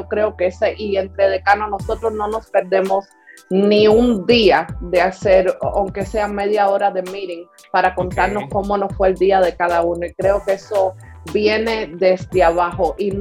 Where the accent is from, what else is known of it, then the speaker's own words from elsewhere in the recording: Canada; also born or lived in Cuba; porque en realidad yo me crié más aquí en Canadá que en Cuba.